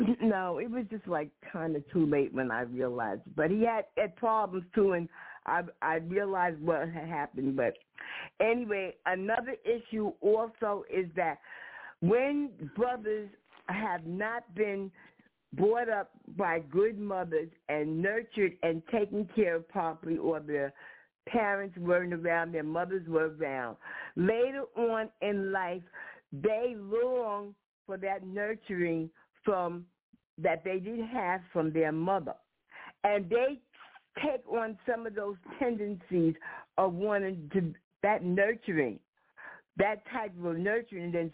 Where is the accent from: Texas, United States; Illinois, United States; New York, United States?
New York, United States; now in North Providence, United States; Well, I live in North Providence, but I'm from New York.